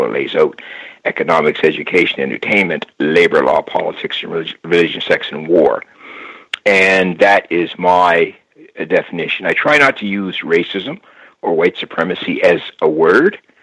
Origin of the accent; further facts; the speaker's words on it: Halifax, Nova Scotia, Canada; now in Ottawa, Canada; Yes, I am. I'm in Ottawa, Ontario. I'm from Halifax, Nova Scotia, so you were close.